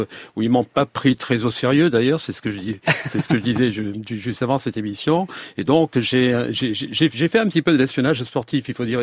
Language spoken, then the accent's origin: French; France